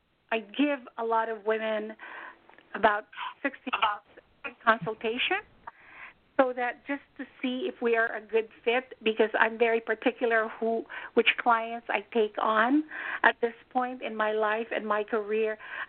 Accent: Manila, Metro Manila, Philippines; English is a second language; moved away as an adult; now in United States; I am Filipina. I was born, raised, and proudly educated in Manila, Philippines. I immigrated to the United States in 1982, and I have been a U.S. citizen for many, many, many years.

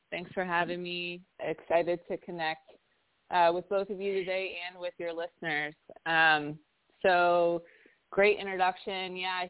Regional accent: East Coast, United States; also born or lived in Philadelphia / Detroit; now in California, United States; I'm from the East Coast and lived in Philadelphia a long time, Detroit, and then California wooed me over, and I haven't been able to leave.

